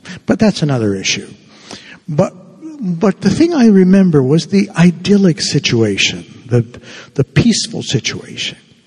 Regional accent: Havana, Cuba; moved away; But when I went to grade school in Cuba, because I'm originally from Havana, Cuba, I went to a school run by the Jesuits, the Jesuit fathers and brothers.

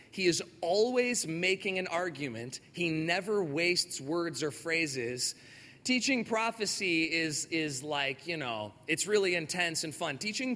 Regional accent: Chicago, Illinois, United States; People laugh. Illinois, I'm from Chicago.

